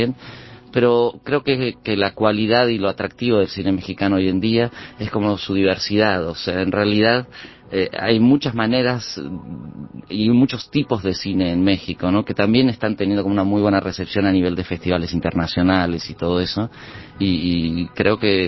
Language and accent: Spanish; Uruguay; Tanto yo como mi mujer, que es la co-guionista y autora del cuento, somos uruguayos